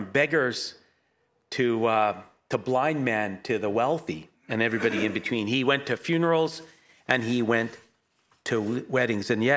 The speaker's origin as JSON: {"language": "English", "region": "London", "country": "United Kingdom", "tie": "born there", "said": "I was born in Here's my address, born. 8 Natal Road, if my dad is correct, London, England."}